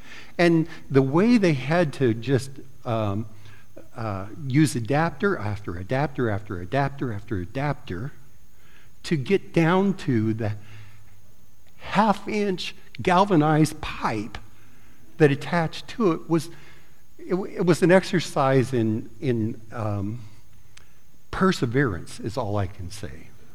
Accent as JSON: {"language": "English", "region": "Colorado", "country": "United States", "tie": "born or raised there", "said": "And they had a mine where I was growing up in Colorado, a coal mine."}